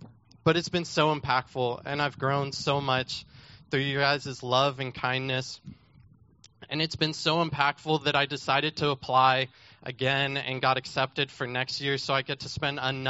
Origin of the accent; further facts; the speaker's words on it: Texas, United States; And it's really been tough living so far from home because I am also from Texas.